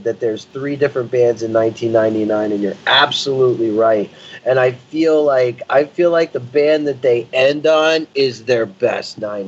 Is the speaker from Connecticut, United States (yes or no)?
yes; Hartford, Connecticut, United States; And then, of course, my hometown show, Hartford, the absolute monster